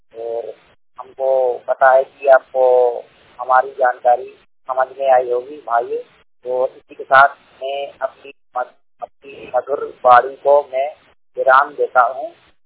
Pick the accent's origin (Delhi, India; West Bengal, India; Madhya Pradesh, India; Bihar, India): Madhya Pradesh, India; Bhopal; भोपाल जिले का निवासी हूँ।